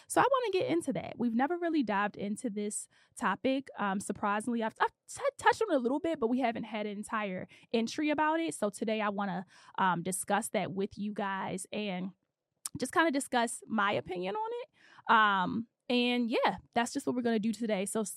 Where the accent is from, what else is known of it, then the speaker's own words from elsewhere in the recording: Baltimore, Maryland, United States; moved away as an adult; now in Los Angeles, United States; I am from the inner city. I'm from Baltimore, Maryland. I relocated to Los Angeles, California.